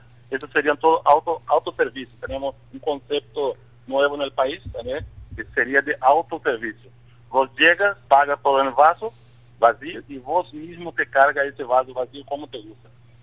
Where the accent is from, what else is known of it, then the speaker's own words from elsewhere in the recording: Brazil; now in Paraguay; Desde Brasil, siempre los gustos clásicos, pero nosotros, como brasileños y mi esposa rusa